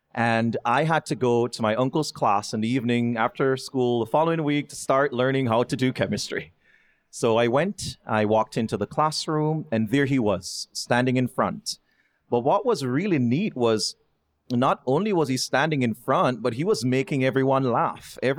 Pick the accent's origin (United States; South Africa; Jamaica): Jamaica; growing up in Jamaica, we were all told that education was our ticket out of poverty.